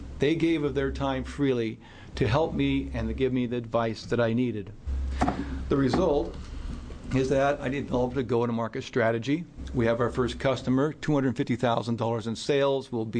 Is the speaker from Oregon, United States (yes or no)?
yes; Dallas, Oregon, United States; born there; My family's lived here since the 1840s when they came across the Oregon Trail. I was born in Dallas, Oregon. Spent many times over here in Salem growing up.